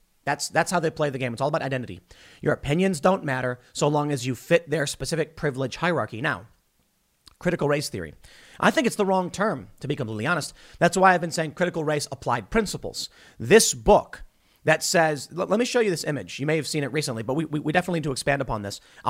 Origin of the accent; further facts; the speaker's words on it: Chicago, Illinois, United States; But I come from the city. I grew up in Chicago.